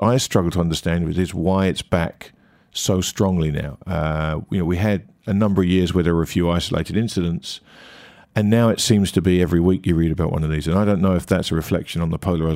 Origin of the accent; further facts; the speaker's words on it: United Kingdom; as I grew up in Britain, the culture was always finding things in people to make fun